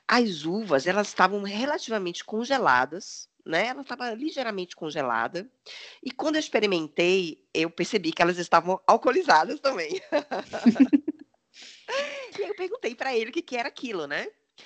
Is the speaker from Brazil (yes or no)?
yes; Bahia, Brazil; also born or lived in Germany; Imagina, gente, eu sou baiana, né? Imagina morar lá numa cidade que dava menos 10 no inverno.